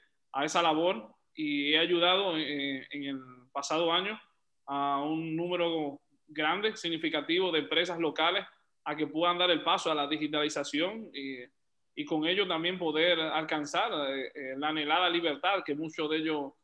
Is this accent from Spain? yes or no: no; Dominican Republic; soy dominicano, vivo en Santo Domingo.